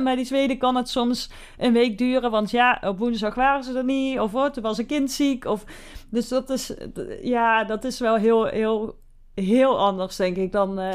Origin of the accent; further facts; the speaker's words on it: Netherlands; Maar dat is echt wel iets waar je als Nederlander aan moet wennen.